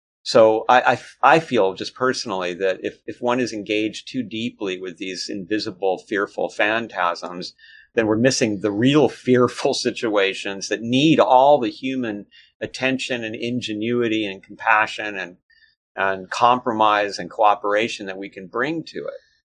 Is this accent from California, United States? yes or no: yes; Los Angeles, California, United States; that I personally witnessed growing up in Los Angeles